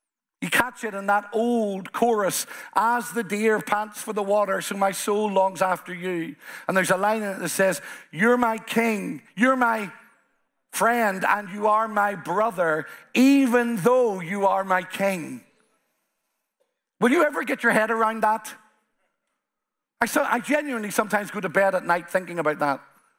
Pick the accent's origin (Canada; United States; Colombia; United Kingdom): United Kingdom; Northern Ireland; I'm the Ulsterman.